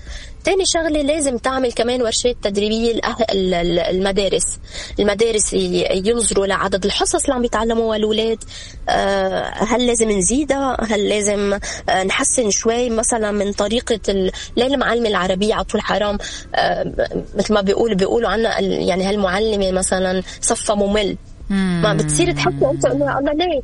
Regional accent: Lebanon; مع اني انا لبنانيه

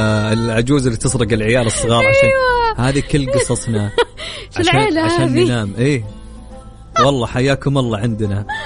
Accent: Saudi Arabia; حاليا، ما اتوقع نزل عندنا في السعوديه باقي الى الان.

